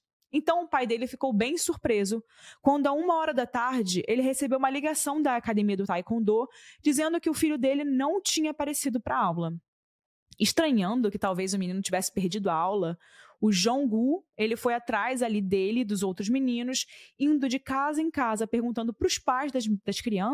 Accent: Rio de Janeiro, Brazil; eu cresci no Rio de Janeiro, né? No centro do Rio de Janeiro, na capital. Então, já na minha época, que eu cresci nos anos 2010

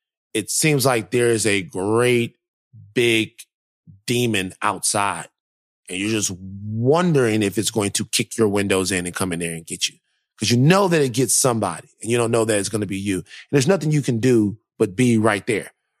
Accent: Louisiana, United States; You're from Texas. I'm from Louisiana.

